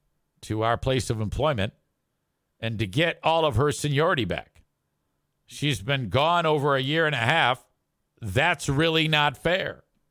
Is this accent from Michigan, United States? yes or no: yes; Jenison, Michigan, United States; when growing up in Jenison